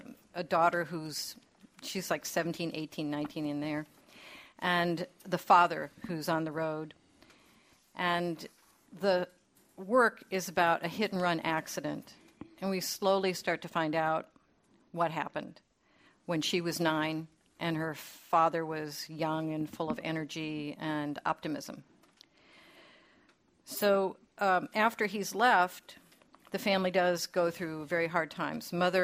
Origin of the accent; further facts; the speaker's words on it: Midwest, United States; Of course, I come from the Midwest